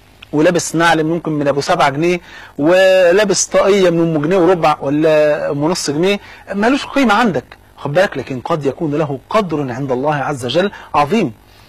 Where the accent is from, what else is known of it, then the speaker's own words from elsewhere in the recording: Egypt; زي ما بيقولوا كده المثل البلدي اللي عندنا في مصر